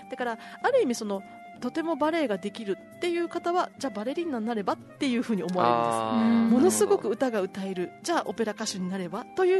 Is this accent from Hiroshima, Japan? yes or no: no; Shiga, Japan; 滋賀県出身なんですけども、なので私は